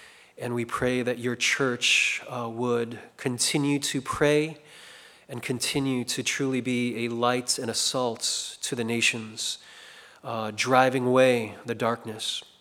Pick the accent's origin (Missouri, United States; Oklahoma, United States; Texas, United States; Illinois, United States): Illinois, United States; Chicago; now in Seoul, South Korea; I grew up in Chicago, but currently I am pastoring in South Korea in Seoul for an international congregation there.